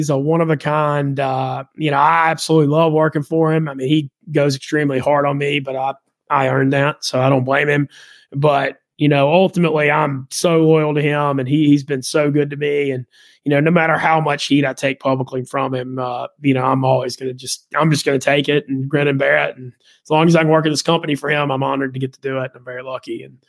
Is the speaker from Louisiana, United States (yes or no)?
yes; Monroe, Louisiana, United States; Like, I'm some dude from Monroe, Louisiana, you know, and it used to be just big in the South